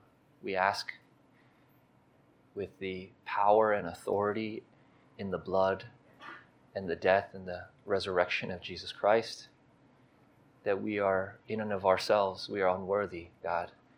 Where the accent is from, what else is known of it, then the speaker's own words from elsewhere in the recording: United States; I'm an American. I don't know geography, right?